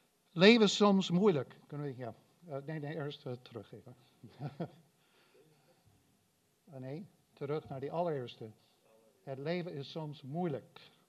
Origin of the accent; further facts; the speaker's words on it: United States; Dutch is a second language; voor diegenen die mij niet kennen. Ik kom uit Amerika, dus het spijt me, maar jullie moeten naar mijn kromme Nederlands luisteren